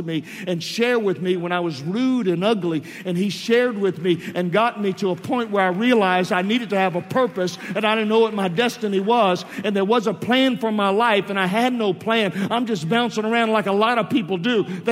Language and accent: English; New Orleans, Louisiana, United States; I come from New Orleans Mardi Gras